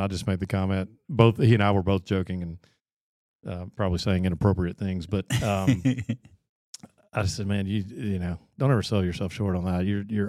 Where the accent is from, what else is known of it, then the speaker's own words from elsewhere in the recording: the South, United States; I grew up in the South, and there's just there's a push to embrace, don't show your feelings.